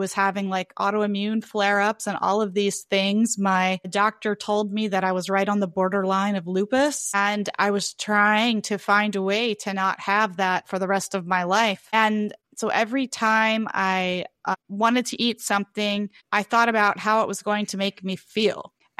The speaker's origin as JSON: {"language": "English", "region": "Louisiana", "country": "United States", "tie": "born or raised there", "said": "It's hard for me because I grew up in South Louisiana, and it's not an exaggeration to say that we have some of the best food in the entire world in South Louisiana."}